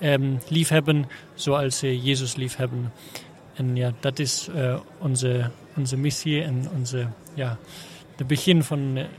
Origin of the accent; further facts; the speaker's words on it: Germany; Dutch is a second language; also born or lived in Rome, Italy; now in Belgium; ik ben van Duitsland. Daarom spreek ik ook niet heel veel Nederlands. Maar ja, ik ben vele tijd 7 jaar in Rome geweest